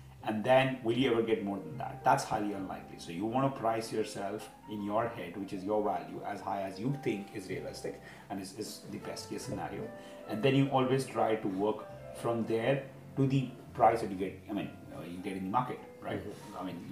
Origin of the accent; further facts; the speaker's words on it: India; as an Indian, I can vouch more for this philosophy that Naval talks about